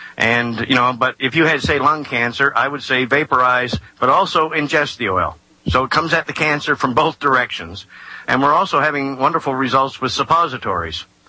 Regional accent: Canada; I'm from Canada, so CA.

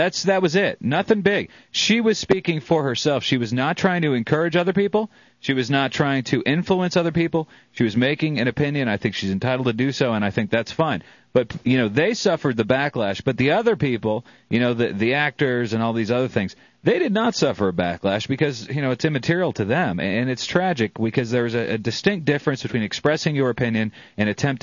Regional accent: the South, United States; you are a Southerner, I'm a Southerner

